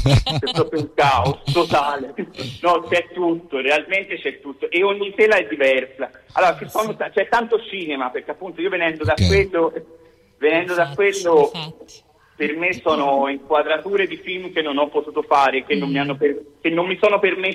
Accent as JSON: {"language": "Italian", "town": "Florence", "region": "Tuscany", "country": "Italy", "tie": "born or raised there", "also_born_or_lived": "Spain", "said": "Io in primis, nonostante sia originario di qua, però dopo 10 anni sono vissuto in Spagna"}